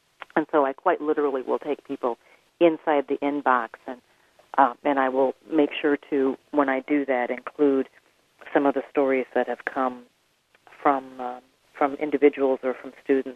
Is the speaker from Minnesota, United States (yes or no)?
yes; Minnesota, United States; also born or lived in Birmingham, Alabama; I was raised in Minnesota. My mother's side of the family is from Minnesota. My father's side of the family is from Birmingham, Alabama. And I spent my childhood going back and forth between those two cities.